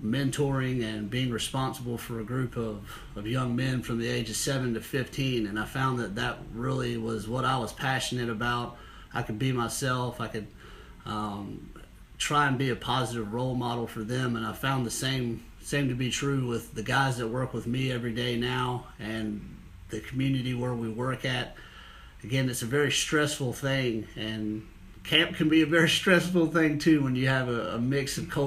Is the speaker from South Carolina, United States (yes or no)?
yes; Rock Hill, South Carolina, United States; Having grown up in York County, being the youngest of four boys, born and raised in Rock Hill, we've seen how much the area has grown